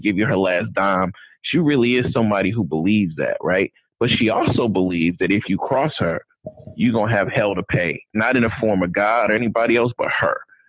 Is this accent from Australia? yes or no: no; Jackson, Mississippi, United States; I'm from Jackson particularly, and real talk, like what Jackson is doing in the world right now, attempting to do in the world right now, is amazing.